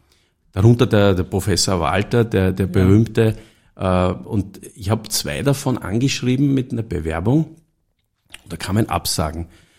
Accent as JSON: {"language": "German", "town": "Stockerau", "region": "Lower Austria", "country": "Austria", "said": "ich komme aus Stockerau"}